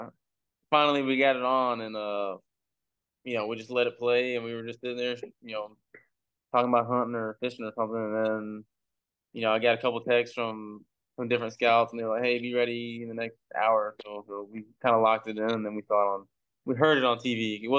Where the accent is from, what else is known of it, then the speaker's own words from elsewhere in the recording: Beaumont, Texas, United States; Yeah, growing up in Beaumont, it gets pretty hot and humid down there.